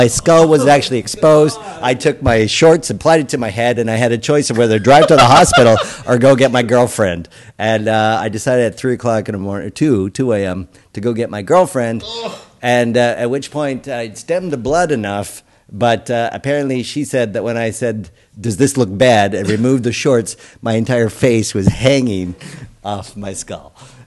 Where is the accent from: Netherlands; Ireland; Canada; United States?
Canada; accent: Canadian; My Canadian accent says mirror.